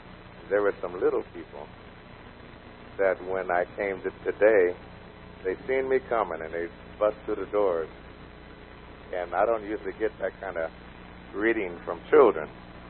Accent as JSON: {"language": "English", "town": "Emeryville", "region": "California", "country": "United States", "lives_now": "Richmond, United States", "said": "I'm from San Francisco Bay Area. Amen. Little town called Emeryville, California."}